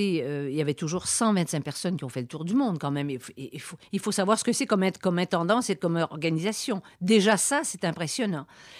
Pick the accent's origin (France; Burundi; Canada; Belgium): Canada; Quebec; quand je vous dis que je suis québécois